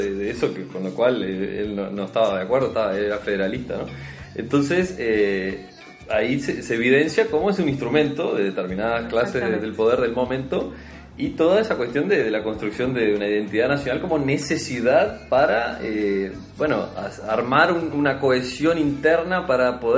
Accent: Uruguay; porque soy uruguayo y tengo toda una cosa y tomo mate y me gusta el fútbol como un uruguayo promedio

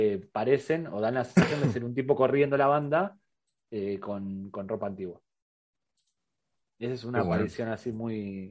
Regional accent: Spain; Soy español. El acento engaña, soy español.

